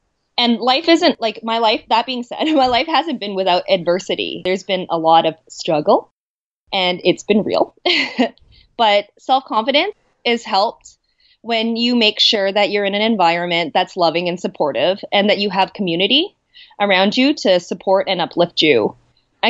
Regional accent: Canada; being Chinese Canadian, because when it comes to being Canadian and growing up in the Western world

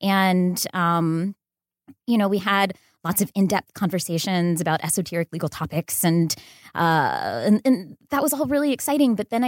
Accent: Orlando, Florida, United States; I grew up in Florida, so like I had missed that.

